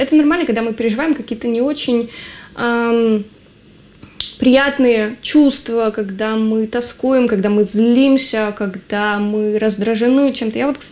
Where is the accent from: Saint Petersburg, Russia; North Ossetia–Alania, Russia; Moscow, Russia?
Saint Petersburg, Russia; еще раз напомню, что я из Санкт-Петербурга.